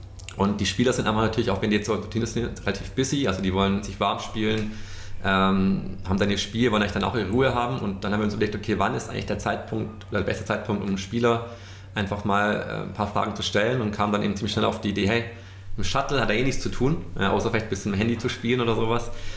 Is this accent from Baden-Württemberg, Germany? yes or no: yes; Stuttgart, Baden-Württemberg, Germany; Also Stuttgart, mein Heimatort, da gibt es dann schon noch die Maultaschen.